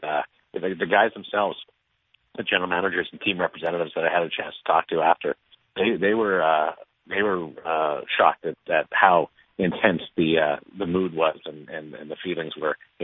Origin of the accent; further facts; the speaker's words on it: Manitoba, Canada; I'm from Manitoba, so I have an affection for the Winnipeg Jets